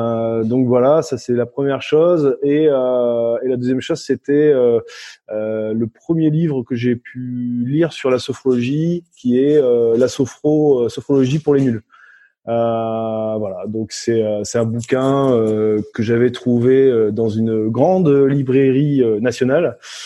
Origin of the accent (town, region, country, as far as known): Périgueux, Nouvelle-Aquitaine, France; born or raised there; also born or lived in Sainte-Adresse